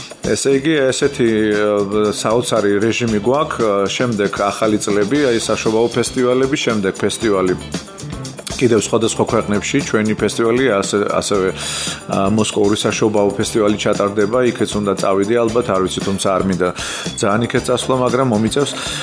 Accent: Kutaisi, Imereti, Georgia; ჩემს მშობლიურ ქალაქში ქუთაისში საოპერო ფესტივალის ჩატარება

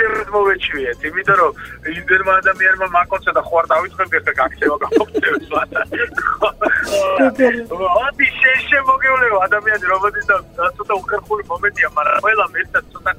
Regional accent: Batumi, Adjara, Georgia; ეხა ბათუმში დავიბადე, ბათუმში გავიზარდე, მიყვარს ჩემი ქალაქი, მიყვარს ჩემი კუთხე, ჩემი აჭარა

